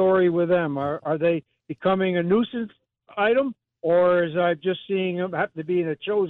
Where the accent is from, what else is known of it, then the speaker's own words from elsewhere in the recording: Berlin, United States; When I was growing up around Berlin, they were seldom, and they were really infrequent.